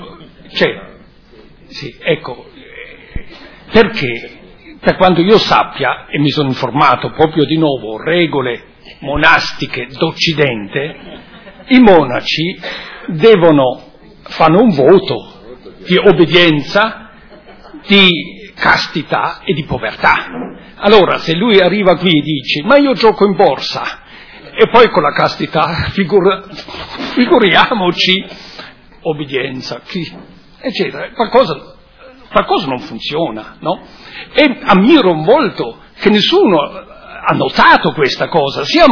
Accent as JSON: {"language": "Italian", "country": "Germany", "second_language": "Italian", "said": "io da tedesco so che cos'è la liberazione dell'Italia"}